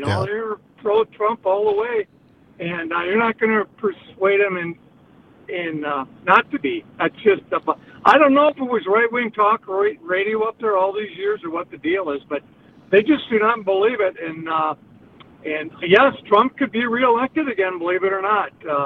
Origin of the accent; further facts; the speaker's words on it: Madison, Wisconsin, United States; I grew up in or around the Madison area. That's where I lived most of my life.